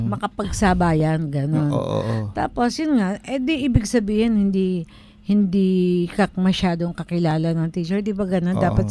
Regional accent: Calabarzon, Philippines; Ako Batanggenyo.

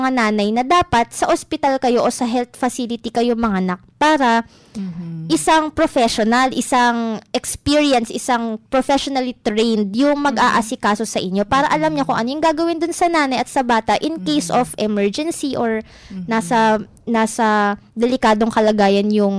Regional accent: Central Luzon, Philippines; nanggaling ako sa Zambales, yun ang probinsya ko.

